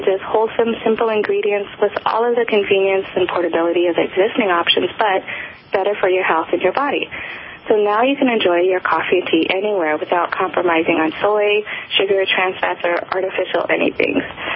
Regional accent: Seattle, Washington, United States; also born or lived in Saigon, Vietnam; We settled in Seattle, where I grew up as the fifth out of six kids

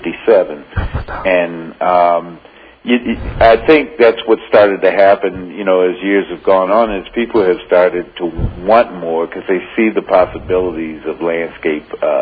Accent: Midwest, United States; now in Colorado, United States; Or where I grew up in the Midwest, you know.

